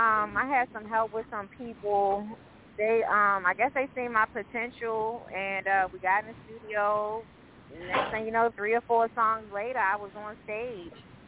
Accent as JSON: {"language": "English", "town": "Baltimore", "region": "Maryland", "country": "United States", "lives_now": "Virginia, United States", "said": "Okay, well, I'm 26. I'm from Baltimore City. I live in VA right now."}